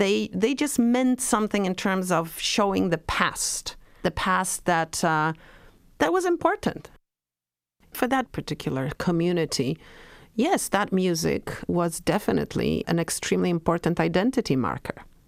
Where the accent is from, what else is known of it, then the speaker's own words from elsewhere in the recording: Warsaw, Masovian Voivodeship, Poland; I was born in Warsaw, and I was raised in the downtown core of Warsaw, which is not far from Gnojna Street.